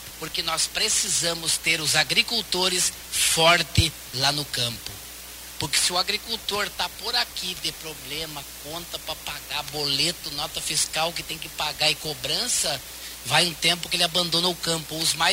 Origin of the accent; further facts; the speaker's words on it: Santiago, Rio Grande do Sul, Brazil; eu sou de Santiago e São Chico de Assis é do lado ali